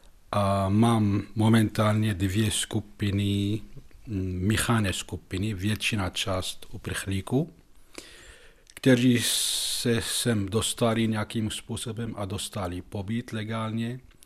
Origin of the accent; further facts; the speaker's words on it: Damascus, Damascus Governorate, Syria; Czech is a second language; now in Czech Republic; Já jsem se narodil v Damašku, žil jsem tam 10 let, pak jsme se přestěhovali do jiného města 100 kilometrů od Damašku.